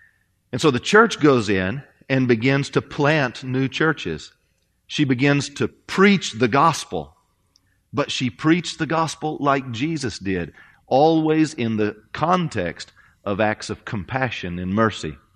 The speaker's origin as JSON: {"language": "English", "country": "United States", "tie": "born or raised there", "said": "Years ago, growing up in the United States, I would not have been able to, or I did not fully appreciate that."}